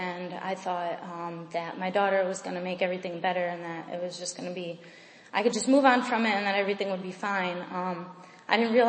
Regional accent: Scranton, Pennsylvania, United States; I'm 24. I'm from Scranton, Pennsylvania.

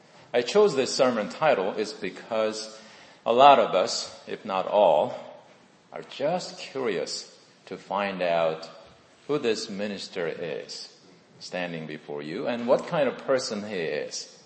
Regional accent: South Korea; now in United States; I am 56 years old, born and raised in South Korea, 3 years after the Korean War ended.

